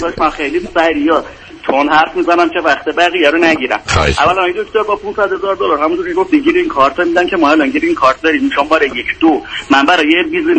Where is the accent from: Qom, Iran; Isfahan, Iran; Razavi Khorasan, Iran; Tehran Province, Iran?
Isfahan, Iran; من اصفهانی هستم، من اصفهانی تره.